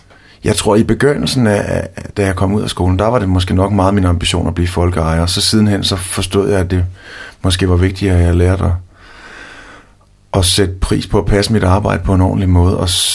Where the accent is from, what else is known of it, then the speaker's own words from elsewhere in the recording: Odense, Region of Southern Denmark, Denmark; now in Aarhus, Denmark; Nej, jeg er fra Fyn.